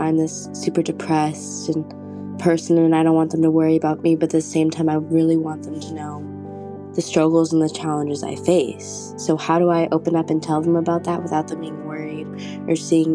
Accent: Florida, United States; I'm from Florida.

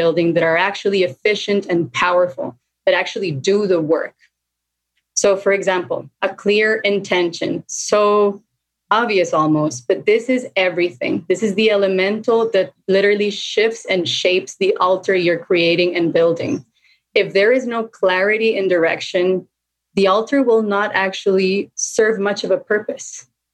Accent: Costa Rica; all the way in Central America, where I'm from Costa Rica.

